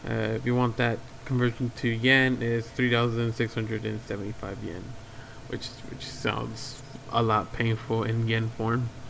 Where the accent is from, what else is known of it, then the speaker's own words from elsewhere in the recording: United States; I'm just American. I don't take offense to that. I am American.